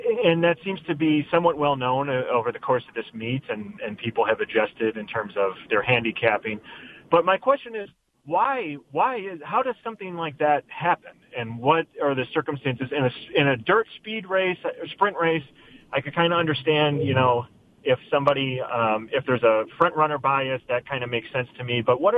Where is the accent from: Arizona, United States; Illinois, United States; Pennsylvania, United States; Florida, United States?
Illinois, United States; Chicago; I'm native Chicagoan, and Arlington is absolutely beautiful